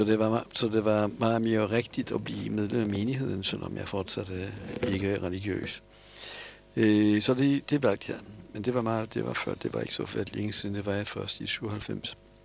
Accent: Poland; now in Denmark; jeg har betragtet mig selv dengang som polak, simpelthen, og ikke som jøde. Det var jeg heller ikke.

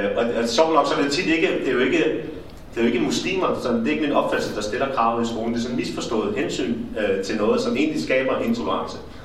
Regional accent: Copenhagen, Capital Region of Denmark, Denmark; Jeg er vokset op på Nørrebro. Min far er muslim, og min mor er dansker. Min far er fra Tyrkiet

